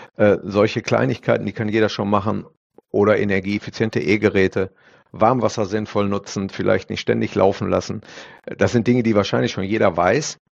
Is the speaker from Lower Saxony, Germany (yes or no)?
no; North Rhine-Westphalia, Germany; als waschechter Ostwestfale hat man automatisch einen Bezug zum Handball